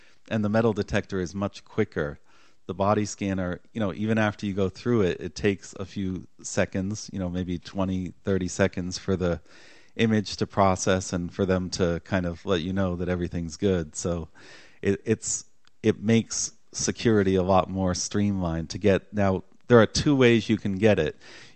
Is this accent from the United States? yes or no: yes; Boston, Massachusetts, United States; So I grew up in the Boston area, and in college I worked as a travel agent.